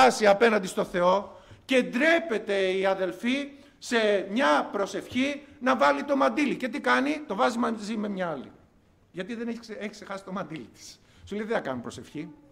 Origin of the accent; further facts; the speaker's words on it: Greece; πρέπει να είμαστε περήφανοι που είμαστε Έλληνες.